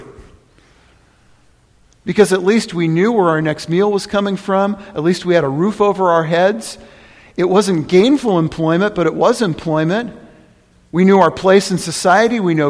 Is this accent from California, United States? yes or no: yes; California, United States; Unprecedented destruction by fires in my home state of California.